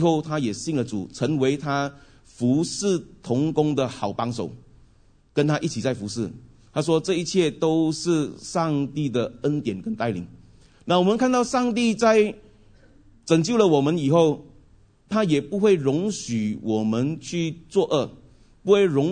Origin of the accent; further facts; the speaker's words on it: Fujian, China; accent: Fujian; 我们福建话讲叫死干啊死，只有死罢了